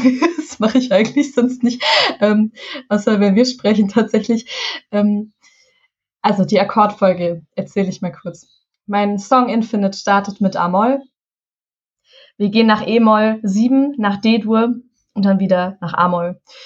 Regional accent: Hesse, Germany; Und ich komme aus dem Taunus, aus Hessen. Wir haben diesen wunderschönen Wald vor der Haustür und ich bin im Wald groß geworden.

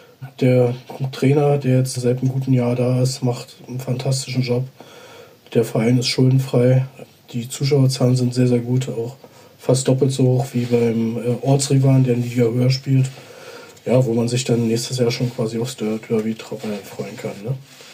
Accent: Brandenburg, Germany; das verfolge ich natürlich auch als Brandenburger mit Bestürzung

